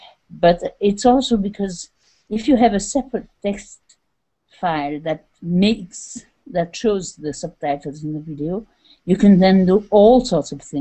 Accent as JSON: {"language": "English", "country": "Switzerland", "said": "I'm from Switzerland, so take a kindergarten in Switzerland where they speak dialect, a sort of esoteric Swiss-German dialect."}